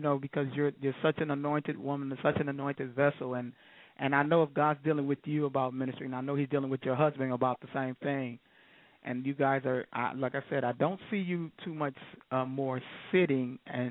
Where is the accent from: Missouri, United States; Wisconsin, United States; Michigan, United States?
Wisconsin, United States; Milwaukee; You're going into my hometown, Milwaukee, Wisconsin.